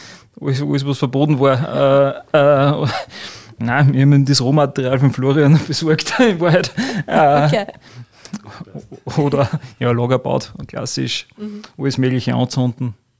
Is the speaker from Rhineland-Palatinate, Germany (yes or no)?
no; Gronsdorf, Bavaria, Germany; Und ich bin eigentlich in Gronsdorf aufgewachsen, die ersten Jahrzehnte, kann man sagen, bei der Mutter.